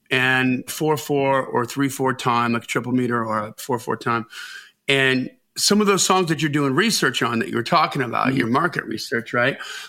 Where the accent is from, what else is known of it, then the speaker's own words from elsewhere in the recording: Wisconsin, United States; I'm from Wisconsin, and I know what a frickin' spork is.